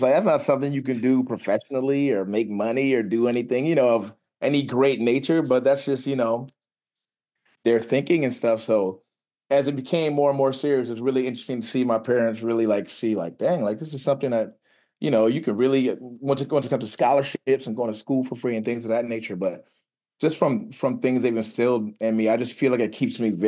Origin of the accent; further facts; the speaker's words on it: New Jersey, United States; now in Maryland, United States; So I grew up coming to Maryland all the time on the weekends. I grew up in Jersey, but we would drive up here all the time and be around family and stuff.